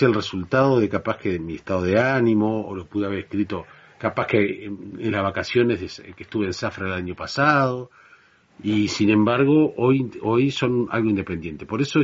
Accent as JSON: {"language": "Spanish", "town": "San José de Mayo", "region": "San José", "country": "Uruguay", "said": "en mi pueblo, que es San José de Mayo"}